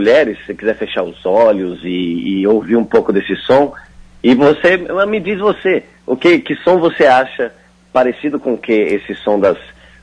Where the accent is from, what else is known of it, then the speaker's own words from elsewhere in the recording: Belo Horizonte, Minas Gerais, Brazil; born there; Bom dia a todos aí de Minas Gerais, Belo Horizonte. A cidade onde eu nasci.